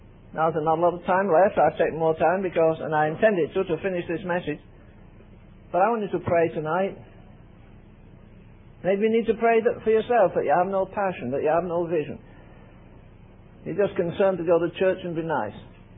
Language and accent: English; England, United Kingdom; moved away; I took the Union Jack there about 60 years ago and I've never been back for it. I'm not an Englishman first and then a Christian.